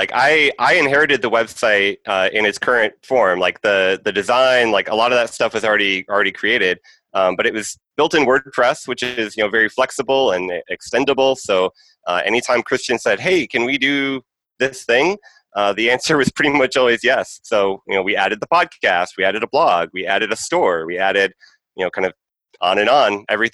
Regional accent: Arkansas, United States; also born or lived in San Francisco / Minneapolis / Peoria; now in Champaign, United States; No, I grew up in Arkansas, lived in San Francisco for a little bit, lived in Minneapolis for a little bit, went to school actually in Peoria, Illinois, but I decided to settle here.

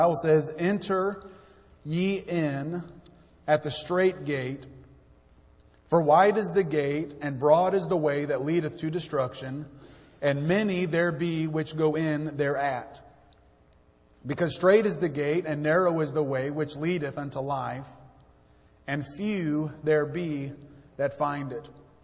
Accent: El Paso, Texas, United States; born there

